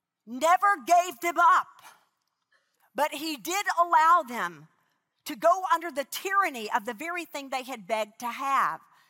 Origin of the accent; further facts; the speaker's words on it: Houston, Texas, United States; I flew from Houston, of course, that's my hometown, into San Diego, a 3-hour and 1-minute flight.